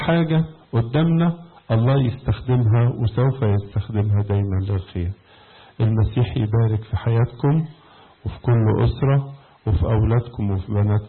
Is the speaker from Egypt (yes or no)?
yes; Egypt; وزي ما قلت لكم امبارح أنا جايب لكم سلام كبير من مصر، كلها بتسلم عليكم والأمور كلها بتتحسن يوم عن يوم عندنا في مصر